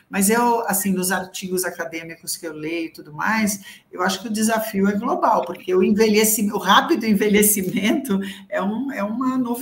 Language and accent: Portuguese; Belgium; Eu sou belga, né? Tenho dupla nacionalidade.